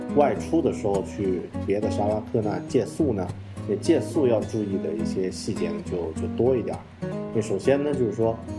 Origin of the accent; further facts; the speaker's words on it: China; 这个也是我们中国人，内向的中国人不太习惯的一个方法